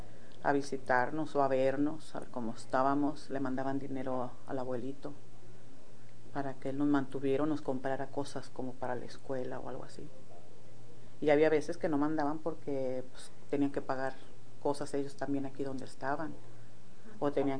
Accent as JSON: {"language": "Spanish", "town": "Tamazula", "region": "Jalisco", "country": "Mexico", "tie": "born or raised there", "also_born_or_lived": "Tala", "said": "Es un pueblito azucarero. Es como un ingenio, sí. Pero yo nací en Tala, Jalisco, pero creo de recién nacida me llevaron para Tamazula, Jalisco, que es, uh-huh, está ahí pegado. Y casi toda mi niñez me la pasé en Tamazula, Jalisco, pero nací en Tala."}